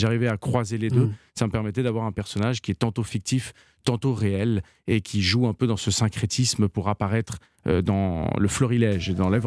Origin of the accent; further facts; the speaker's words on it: France; born there; c'est la raison pour laquelle moi je suis né en France.